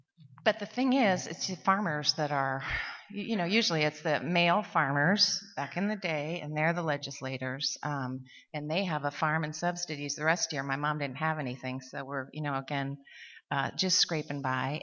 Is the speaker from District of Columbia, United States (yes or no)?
no; Montana, United States; we're from Montana, our parents were, perfect for each other, both alcoholics